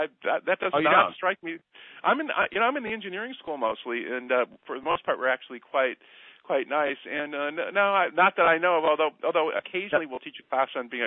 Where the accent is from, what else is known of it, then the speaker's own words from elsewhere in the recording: Midwest, United States; I grew up in the Midwest, but then moved out here